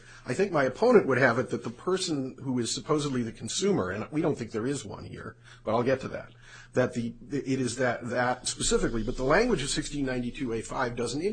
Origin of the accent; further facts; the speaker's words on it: New York, United States; I come from New York, so I could make a turnpike joke